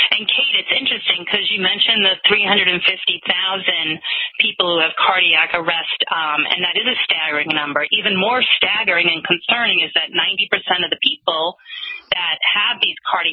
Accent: New York, United States; I was originally from New York.

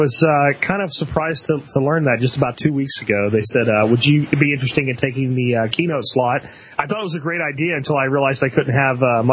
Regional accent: Pennsylvania, United States; I've been up here quite a bit in my past. I grew up in Pennsylvania, okay.

